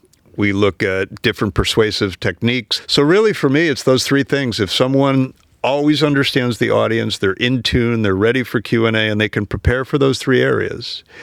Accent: Massachusetts, United States; So I was raised just outside of Boston. So we think in terms of sports.

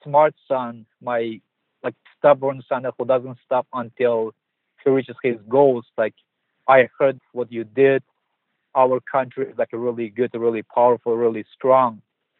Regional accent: Wuljia, Xinjiang, China; there is like 3-digit area code, like which is my hometown of Wuljia.

